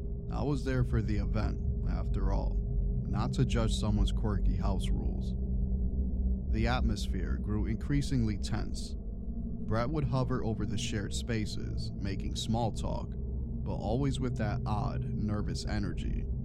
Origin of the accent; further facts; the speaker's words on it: Las Vegas, Nevada, United States; I'm originally from Vegas, a city that never sleeps, filled with its own tales of horror.